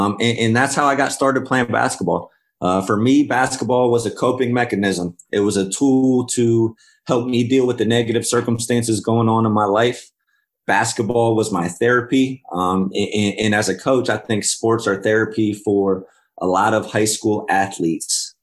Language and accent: English; Bolivar, Ohio, United States; I grew up in Bolivar, Ohio. I played my high school basketball at Tuskegee Valley High School.